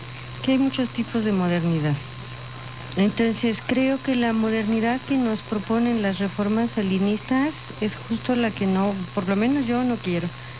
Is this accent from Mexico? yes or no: yes; Mexico; nuestra posibilidad de seguir existiendo como mexicanos. Y también como indígenas, pero como mexicanos primero que nada.